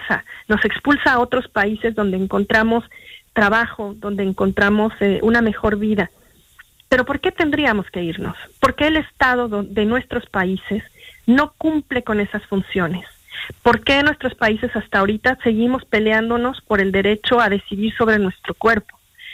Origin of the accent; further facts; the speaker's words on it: Mexico; tú Mariel como argentina y yo como mexicana